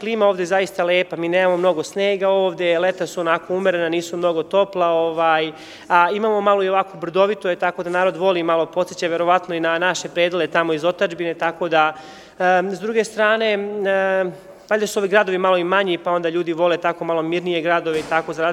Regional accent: Banatsko Novo Selo, Vojvodina, Serbia; also born or lived in Šipovo, Bosnia and Herzegovina; Ja sam rođen u Šipovu, ali sam odrastao u Banatskom Novom Selu kod Pančeva, tako da, eto.

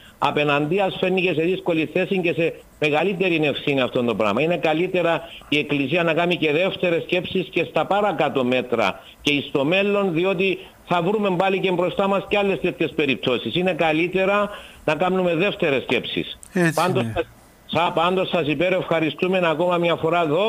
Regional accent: Nicosia, Nicosia District, Cyprus; είμαι από τη Λευκοσία.

